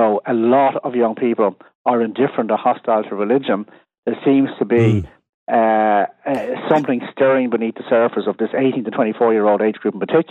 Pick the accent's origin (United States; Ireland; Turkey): Ireland; So the experience that we had of growing up in Ireland is extremely different from the experience of somebody who was born, you know, in the year 2000.